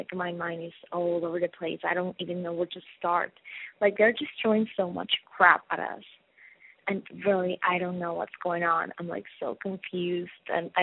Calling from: Ecuador; I'm calling from Ecuador in South America

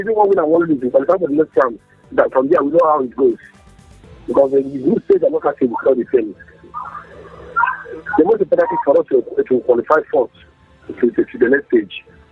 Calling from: Sulawesi, Indonesia; I'm calling from Sulawesi.

